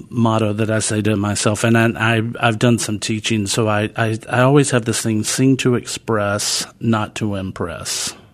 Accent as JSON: {"language": "English", "town": "High Point", "region": "North Carolina", "country": "United States", "tie": "born or raised there", "said": "I mean, because as you know, I grew up in High Point."}